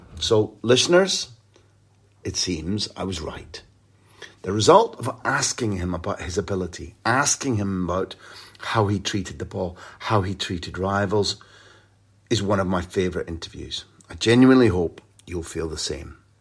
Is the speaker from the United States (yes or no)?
no; Scotland, United Kingdom; I'm a Scottish guy